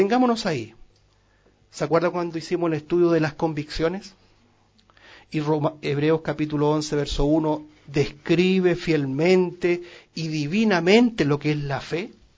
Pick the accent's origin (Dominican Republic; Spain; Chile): Chile; Nosotros como chilenos tenemos algunos ejemplos.